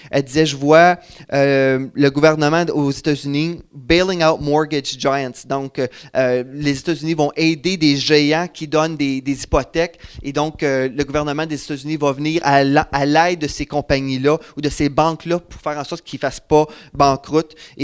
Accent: Canada; J'habite à Bromont, au Québec, au Canada, je suis Canadien

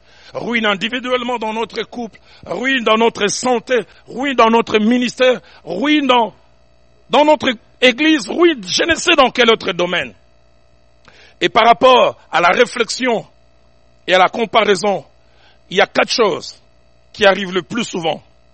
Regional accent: Kinshasa, DR Congo; l'école, à l'Athénée de Kalina. Et au retour, les taxis me prenaient de l'Athénée de Kalina jusqu'à chez moi à Bandal.

